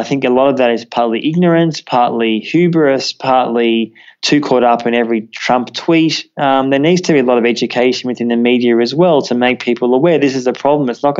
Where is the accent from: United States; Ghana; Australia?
Australia; I'm originally from Australia.